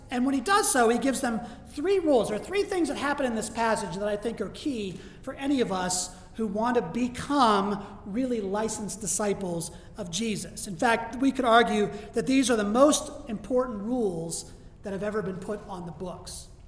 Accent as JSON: {"language": "English", "region": "Pennsylvania", "country": "United States", "tie": "born or raised there", "said": "And growing up in Western Pennsylvania, we always had West Virginia jokes."}